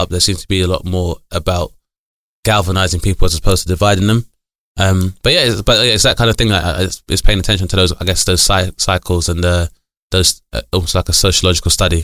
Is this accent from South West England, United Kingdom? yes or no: no; London, United Kingdom; also born or lived in Bradford; growing up in London is that most people I deal with have been West African and predominantly from either Ghana or Nigeria.